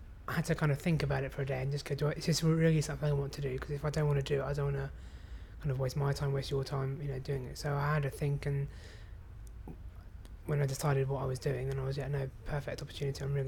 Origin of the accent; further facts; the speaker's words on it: Winchfield, South East England, United Kingdom; I'm 22 and I'm from Winchfield in Hampshire.